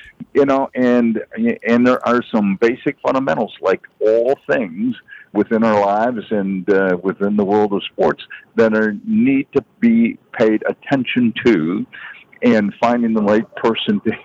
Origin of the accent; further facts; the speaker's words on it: Wisconsin, United States; American Legion been a big part of my life, maybe a lot of people's lives, when I was growing up in Wisconsin.